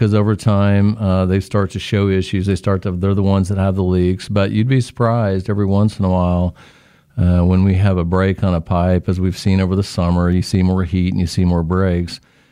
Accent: Newton, Kansas, United States; I'm from Newton.

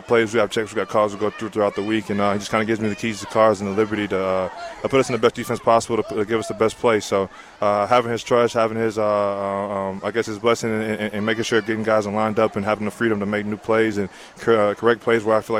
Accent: Edgewood, Texas, United States; Oh, absolutely. Born and raised in Edgewood, Texas. Country guy, so I love the outdoors.

